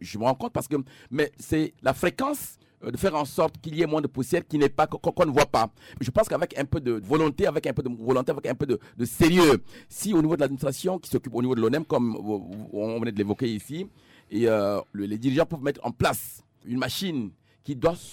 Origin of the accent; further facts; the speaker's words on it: Central African Republic; je suis centrafricain